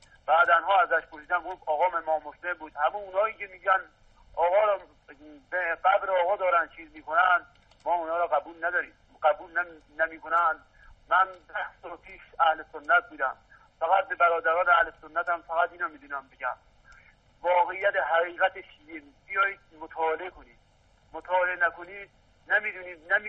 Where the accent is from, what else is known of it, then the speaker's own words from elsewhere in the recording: Sanandaj, Kurdistan, Iran; now in Qazvin, Iran; الان همون اهل کردستان بودم، سنندج بودم، ولی چون دیگه اومدیم قزوین، همون طرفای کردستانم هم همون رو هم اومدن با ما شیعه شدن.